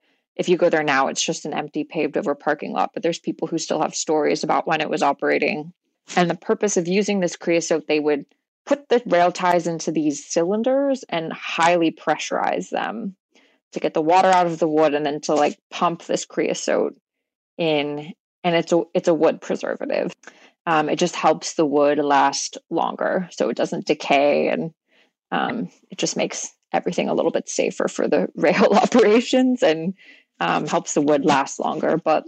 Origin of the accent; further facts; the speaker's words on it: Houston, Texas, United States; I grew up in Houston and I was like, I understand Houston.